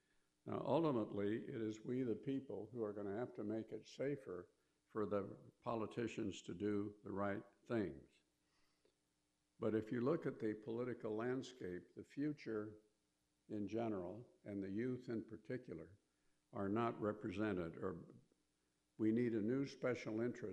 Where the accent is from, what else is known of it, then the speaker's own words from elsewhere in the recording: Nebraska, United States; I was brought up in Nebraska, and we used to hunt for pheasants and turkeys.